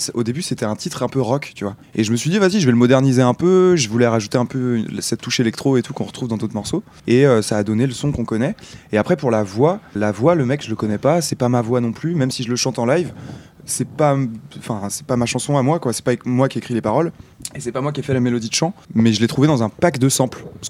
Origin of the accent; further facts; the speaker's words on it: Lorient, Brittany, France; now in Rennes, France; Lorient, c'est là d'où je viens, à la base. Et je suis arrivé à Rennes il y a peut-être 10 ans, tu vois. 9 ans, 10 ans, un truc comme ça. Et avant, j'ai passé toute mon enfance à Lorient.